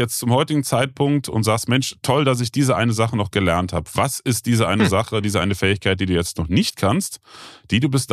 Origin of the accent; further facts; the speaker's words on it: Rhineland, Germany; wir sind ja beide Rheinländer, wir könnten jetzt hier auch ein bisschen auf Rheinländisch schwade, ja.